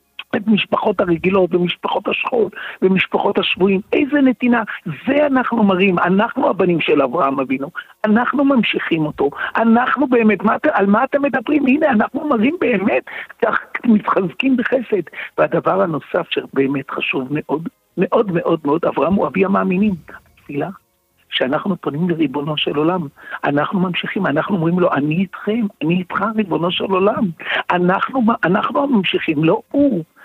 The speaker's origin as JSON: {"language": "Hebrew", "town": "Tel Aviv", "region": "Tel Aviv District", "country": "Israel", "said": "אני זוכר, אני בתור תל אביבי"}